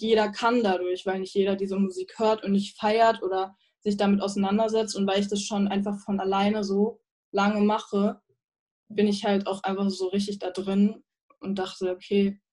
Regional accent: East Germany, Germany; ich bin halt in Ostdeutschland aufgewachsen und war eine der wenigen, sage ich mal, Kinder, die ein bisschen anders aussehen, also nicht deutsch aussehen

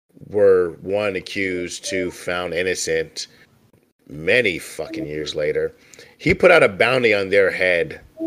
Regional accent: East Coast, United States; That was just like we grew up on the East Coast knowing Trump's full of shit.

